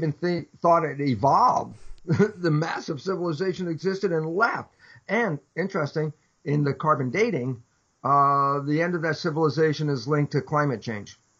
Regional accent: California, United States; you know, I'm, you know, a Californian.

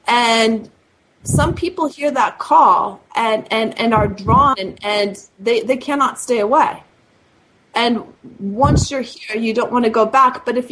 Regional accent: California, United States; You know, I'm from California, and I love California because I was born there

